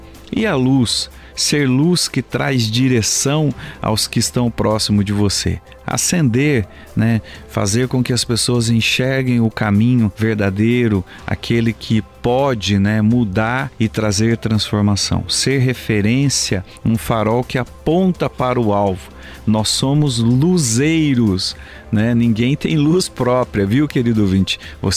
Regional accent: Minas Gerais, Brazil; Eu sou mineiro, posso falar, comida mineira, olha, tem um tempero especial.

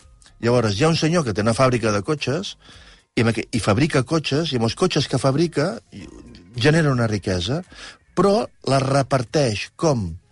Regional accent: Barcelona, Catalonia, Spain; Jo sóc de Barcelona

